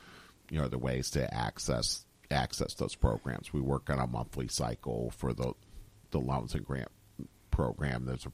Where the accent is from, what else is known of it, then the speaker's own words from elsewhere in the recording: Syracuse, New York, United States; I grew up in Syracuse. I worked in Ithaca for quite a while before that.